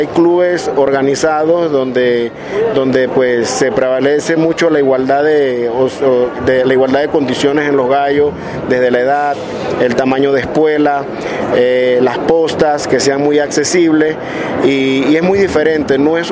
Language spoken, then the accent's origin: Spanish; Chiriquí, Panama; En el caso de nuestra provincia, que somos de Chiriquí, se juega casi que desde el día miércoles en las temporadas altas.